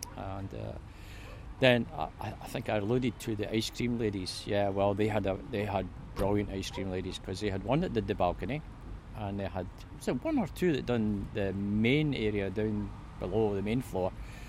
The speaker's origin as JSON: {"language": "English", "town": "Bathgate", "region": "Scotland", "country": "United Kingdom", "tie": "born or raised there", "said": "growing up here in my hometown of Bathgate."}